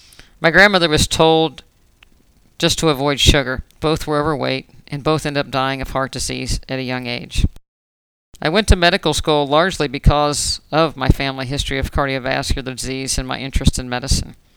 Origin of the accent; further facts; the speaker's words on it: Morgantown, West Virginia, United States; I grew up in Morgantown, West Virginia, which is right on the West Virginia-Pennsylvania border.